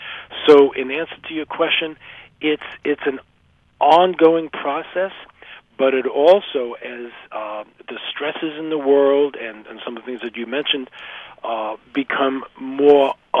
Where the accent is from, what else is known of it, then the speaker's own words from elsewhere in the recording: New York, United States; I said, excuse me, I'm from New York.